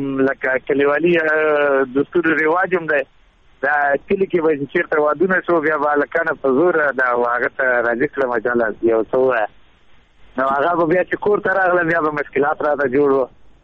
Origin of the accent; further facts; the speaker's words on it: Paktia, Afghanistan; زه خو د افغانستان او د پکتیا د منګل د کلی یم، یعنی په کام باندې منګل یم.